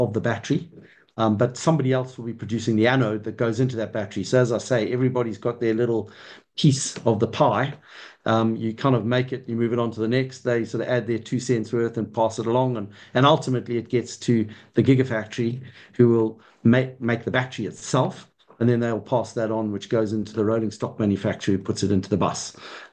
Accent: Zimbabwe; also born or lived in Kenya; you can probably tell with my accent, I come from Africa. I was born and bred in Zimbabwe in Southern Africa, and I actually spent 5 years living in Kenya in East Africa.

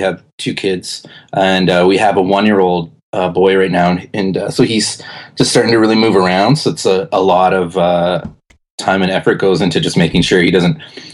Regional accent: Calgary, Alberta, Canada; also born or lived in Edmonton; I grew up in Calgary, but I was born in Edmonton. So, yeah, I just grew up an Oilers fan in Calgary during the 80s

